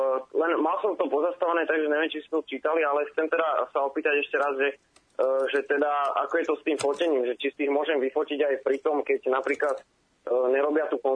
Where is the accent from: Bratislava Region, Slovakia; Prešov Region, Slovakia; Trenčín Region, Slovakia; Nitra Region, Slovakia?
Bratislava Region, Slovakia; Bratislava; som z Bratislavy